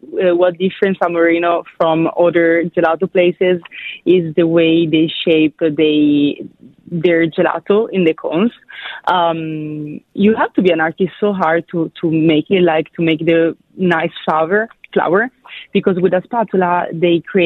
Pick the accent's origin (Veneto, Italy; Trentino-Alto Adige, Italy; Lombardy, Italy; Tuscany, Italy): Veneto, Italy; Venice; English is a second language; moved away; I was born, as you said, I was born and raised in Venice, Italy.